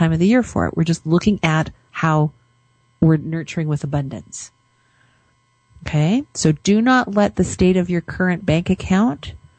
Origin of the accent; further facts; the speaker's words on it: Canada; but here in Calgary, I mean, today is blustery, but last week, I think I talked about it on the show because, you know, I'm Canadian